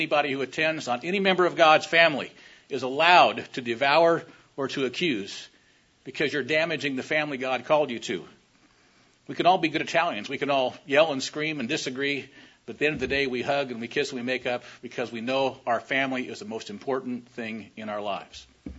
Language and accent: English; Washington, United States; And I said, "Yes, I'm from Washington State."